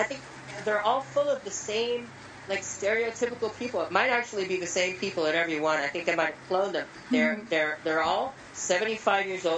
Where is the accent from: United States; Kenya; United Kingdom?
United States; also born or lived in Los Angeles; Look, I'm from New York and from L.A.